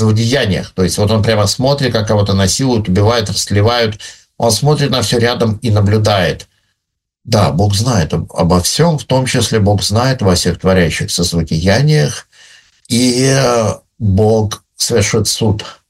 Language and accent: Russian; Severomorsk, Murmansk Oblast, Russia; я вырос в Североморске, в Мурманской области, у нас полярная зима, я ее очень люблю.